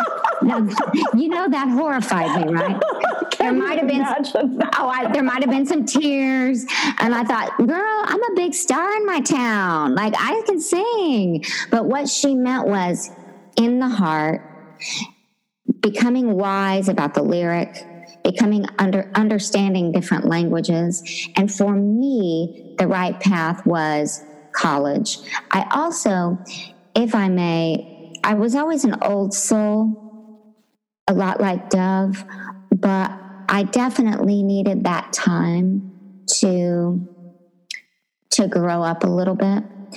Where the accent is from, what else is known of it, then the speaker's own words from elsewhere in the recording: Oklahoma, United States; when I was growing up in Oklahoma and singing in church and doing ballet and taking piano